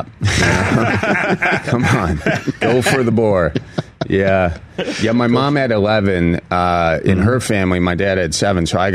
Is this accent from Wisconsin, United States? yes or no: yes; Wisconsin, United States; accent: Wisconsin; They said I couldn't do voiceovers at one place because I had a Wisconsin accent.